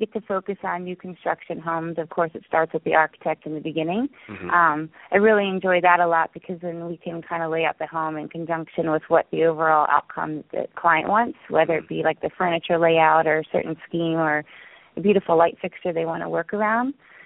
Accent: Virginia, United States; I'm also from the East Coast as well. I grew up in Northern Virginia, and my dad was a builder.

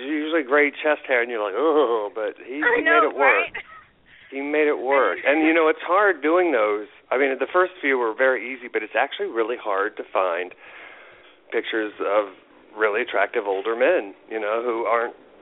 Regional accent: Indiana, United States; I had a lot of cousins who I grew up in Indiana, and they were in Illinois.

